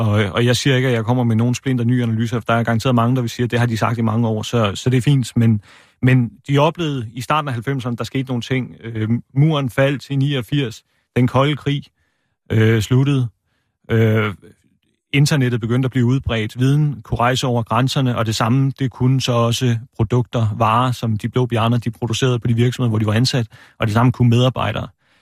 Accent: Gæsted, Region of Southern Denmark, Denmark; jeg er vokset op blandt Blå Bjarne i Gæsted uden for Fredericia, hvor jeg kommer fra.

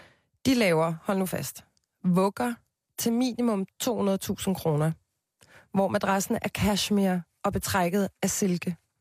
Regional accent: Copenhagen, Capital Region of Denmark, Denmark; Jeg er vokset op på Christianshavn med min mor og min far, en storesøster, en lillesøster og en lillebror.

